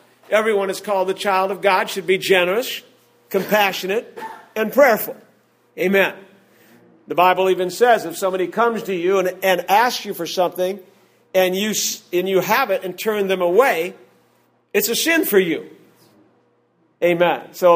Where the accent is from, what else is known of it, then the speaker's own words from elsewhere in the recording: Cleveland, Ohio, United States; And I told her the story about when I grew up in Cleveland, Ohio.